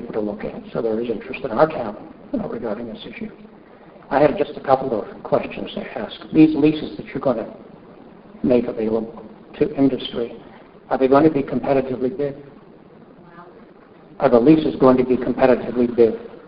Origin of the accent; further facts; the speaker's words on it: Walterboro, Maine, United States; I'm from Walterboro.